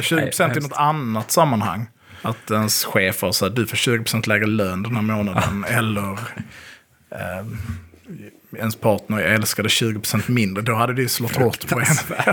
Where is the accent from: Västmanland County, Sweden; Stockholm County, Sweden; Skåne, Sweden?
Skåne, Sweden; kom ihåg att jag är från Skåne.